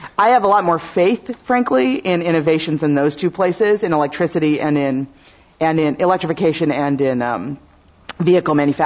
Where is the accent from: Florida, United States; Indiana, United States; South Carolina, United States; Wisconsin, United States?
Wisconsin, United States; My home state, so I'm always happy to talk about Wisconsin.